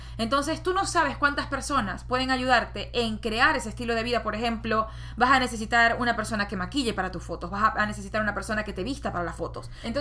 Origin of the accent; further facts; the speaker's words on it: Venezuela; por lo menos en mi país, en Venezuela, no lo era.